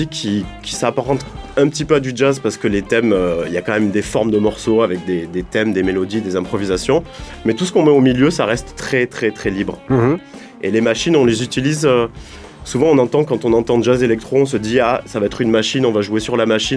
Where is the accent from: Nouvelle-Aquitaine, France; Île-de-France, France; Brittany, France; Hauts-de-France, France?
Nouvelle-Aquitaine, France; Mont-de-Marsan; born there; Moi, je suis né dans les Landes, de toute façon. Après, je suis allé étudier à Toulouse